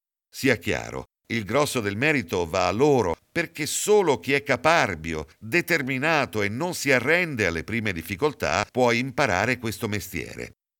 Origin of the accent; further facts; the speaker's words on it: Cavarzere, Veneto, Italy; molte delle quali a Cavarzere, mia città natale